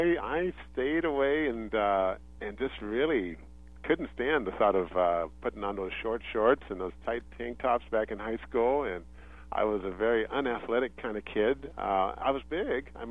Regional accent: Sacramento, California, United States; I grew up in South Sacramento

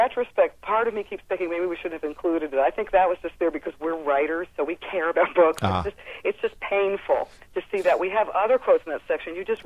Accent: New York City, New York, United States; as a New Yorker especially

